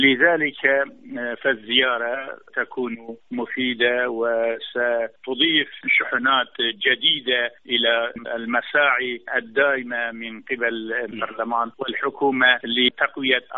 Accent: Iraq

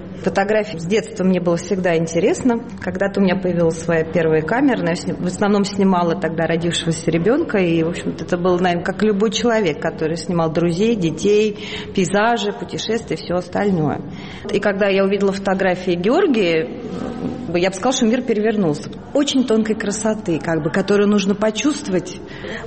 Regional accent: Moscow, Russia; как бы я из Москвы сама. По образованию я биолог, но вот сейчас живу между Питером и Геной, где учится ребенок.

